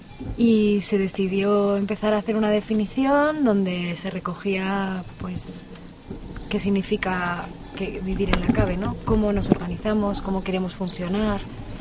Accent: Madrid, Community of Madrid, Spain; born there; nací en Madrid y hace como 4 años llegué a Aracabe. Había vivido en colectivo en otros lugares

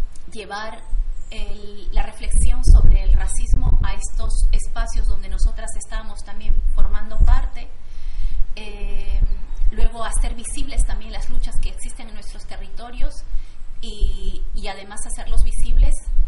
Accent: Peru; now in Spain; Soy una peruana que lleva 12 años viviendo aquí en Euskal Herria.

